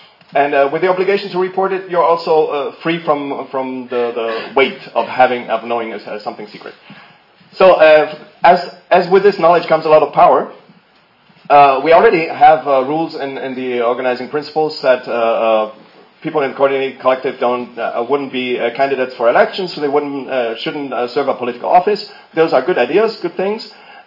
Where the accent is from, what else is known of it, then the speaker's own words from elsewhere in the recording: Italy; English is a second language; we Italians kind of think that way. I'm saying it from an Italian perspective. I grew up in Italy